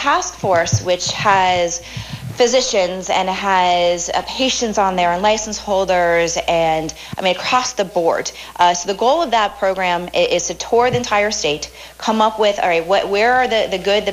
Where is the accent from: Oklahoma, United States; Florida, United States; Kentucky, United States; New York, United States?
Florida, United States; Miami; As we know that, I'm born and raised in Miami